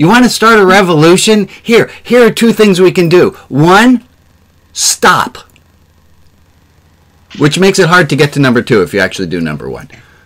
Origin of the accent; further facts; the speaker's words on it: New York City, New York, United States; I grew up in New York City. Typical New Yorker